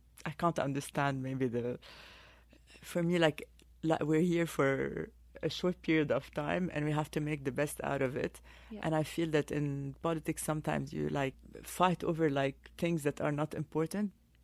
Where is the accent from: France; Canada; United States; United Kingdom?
France; Paris, Île-de-France; He's Lebanese as well. Yeah, so I grew up in Paris, met my husband in Italy. He was living in New York. I was living in Paris, so we were commuting all the time. Then ended up in London for a couple of years. Then went to Beirut for 5 years.